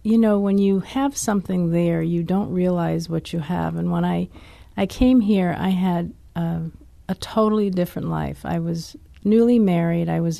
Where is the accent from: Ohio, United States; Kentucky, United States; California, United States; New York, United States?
New York, United States; Harlem; people had a hard time believing I was from Harlem very often.